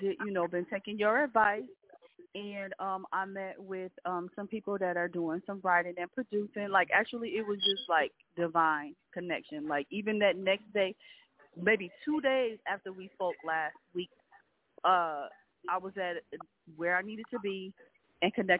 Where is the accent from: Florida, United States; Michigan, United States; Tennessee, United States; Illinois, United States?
Michigan, United States; Detroit; which I'm originally from Detroit, so we have a strong music base.